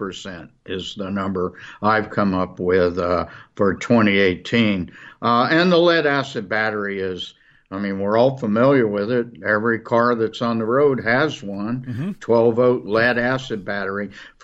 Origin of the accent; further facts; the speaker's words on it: Missouri, United States; five of which are in the viburnum trend of my home state of Missouri